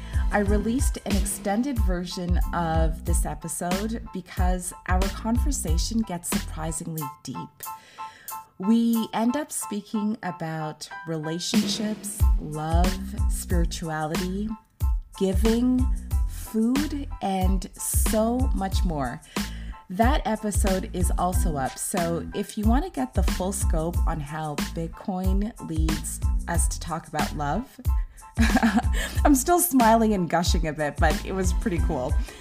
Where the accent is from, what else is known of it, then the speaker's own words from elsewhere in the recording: Scarborough, Ontario, Canada; And I grew up in Scarborough. But not Scarborough, Jamaica, Scarborough, Ontario